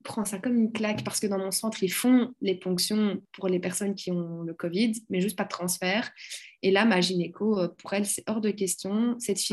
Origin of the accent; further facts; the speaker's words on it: Belgium; Chez nous, en Belgique, on a droit à 6 FIV